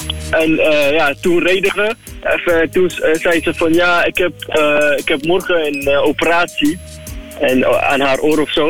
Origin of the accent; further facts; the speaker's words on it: Iraq; Terwijl ik niet eens op een Italiaan lijk en ik ben gewoon Irakees.